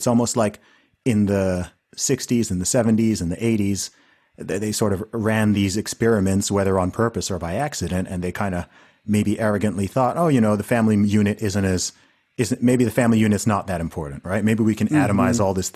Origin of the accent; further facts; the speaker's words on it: Saudi Arabia; also born or lived in Nigeria; I'm originally Nigerian, right? I'm Nigerian. You know, I grew up in Saudi Arabia. So in that sense, in terms of like the family and culture and stuff like that, like, I'm pretty conservative